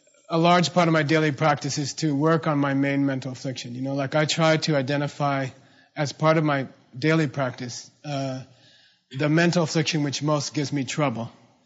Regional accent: Arizona, United States; And I grew up in Arizona, and there were these guys with cowboy boots and cowboy hats.

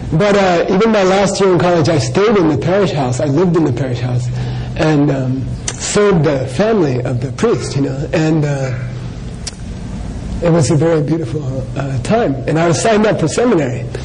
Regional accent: Phoenix, Arizona, United States; I grew up a Christian, right? I grew up in Phoenix, not far from here. I went to All Saints Church, you know?

